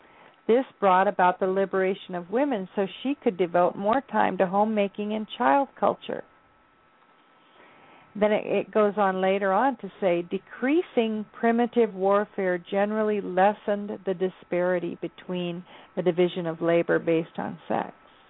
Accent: Ghana; I think about, you know, growing up in Ghana and Africa, women frankly do all the hard labor.

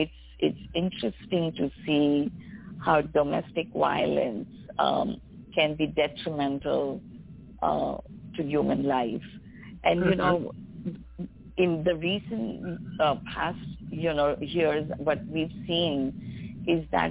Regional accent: India; as an Indian, that, you know, when I was growing up in India

